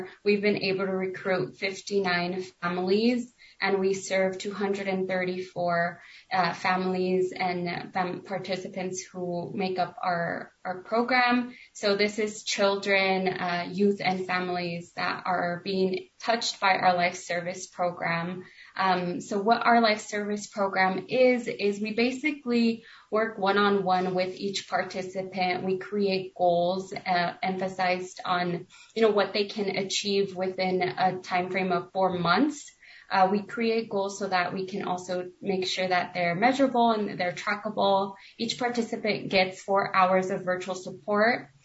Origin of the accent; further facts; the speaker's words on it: Rose City, Washington, United States; I'm originally from Rose City, Washington, and I moved out here to pursue a master's in social work.